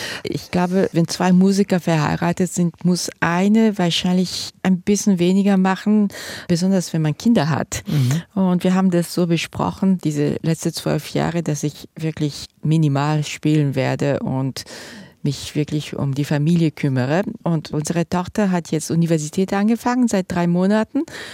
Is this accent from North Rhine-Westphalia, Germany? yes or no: yes; Düsseldorf, North Rhine-Westphalia, Germany; Ich bin in Düsseldorf aufgewachsen